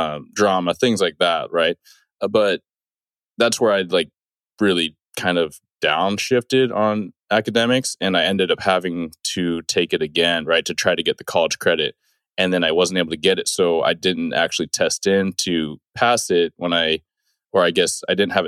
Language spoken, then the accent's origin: English; Pacific Northwest, United States; also born or lived in Memphis, Tennessee; I was born in Tennessee. Don't have the accent, but I moved from Memphis when I was roughly 8 to the Pacific Northwest, where I reside now, right?